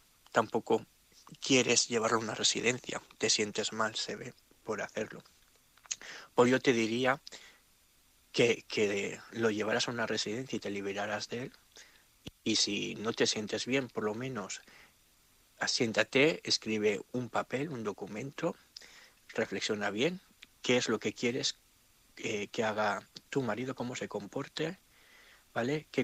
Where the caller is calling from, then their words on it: Gandia, Valencian Community, Spain; de Gandía